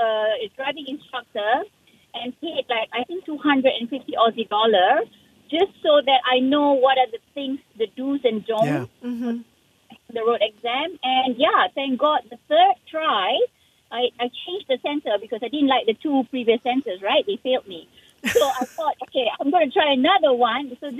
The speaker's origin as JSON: {"language": "English", "country": "Malaysia", "said": "I'm so experienced. I'm a Malaysian driver."}